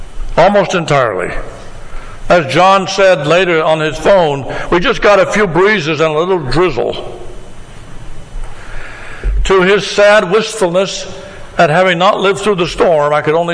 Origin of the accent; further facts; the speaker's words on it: Fort Myers, Florida, United States; I grew up in Florida. I was born in Fort Myers and grew up in Florida and lived through hurricanes